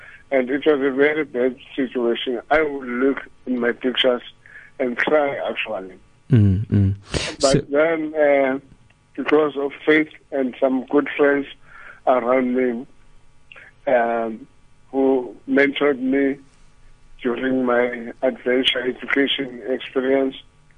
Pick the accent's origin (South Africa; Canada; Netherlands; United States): South Africa; Gugulethu, Western Cape; Yes, I grew up in Kuguletu, and I was born here.